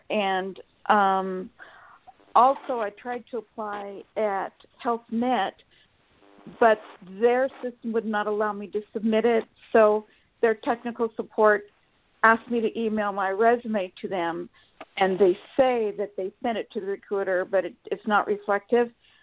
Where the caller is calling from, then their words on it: Sacramento, California, United States; from Sacramento, California.